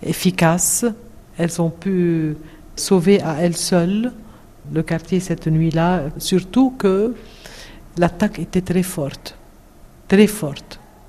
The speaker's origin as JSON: {"language": "French", "town": "Beirut", "region": "Beirut Governorate", "country": "Lebanon", "tie": "born or raised there", "said": "Moi, je suis née au centre-ville, à Beyrouth, en 55. J'ai grandi là-bas."}